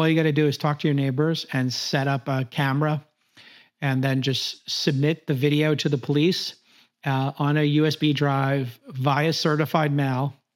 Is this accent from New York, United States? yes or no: yes; New York, United States; I'm born and raised in New York. It's my first or second. It was my second time in California.